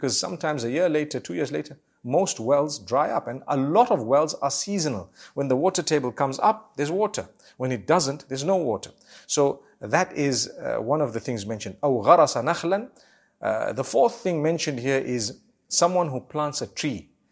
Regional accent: Zimbabwe; I know I come from Zimbabwe. And back where I come from, sometimes a well dries up in a short time

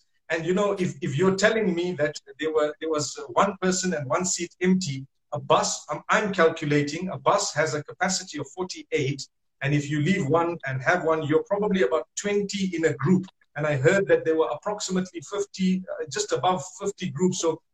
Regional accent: Zimbabwe; I come from Zimbabwe, so we're basically like a fourth world country, alhamdulillah.

